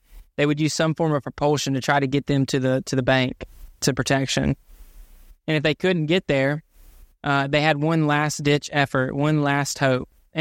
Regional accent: Gainesville, Georgia, United States; When I think about this, I think about Gainesville, Georgia, my hometown.

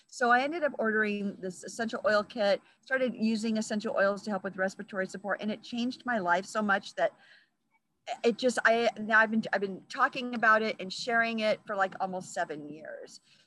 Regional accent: Arizona, United States; I used to live in Arizona. When I was raised in Arizona.

